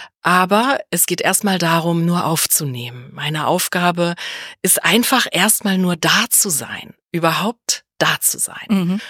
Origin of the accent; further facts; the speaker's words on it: Braunschweig, Lower Saxony, Germany; ich komme aus Braunschweig, da kam immer der Bücherbus in unseren Stadtteil.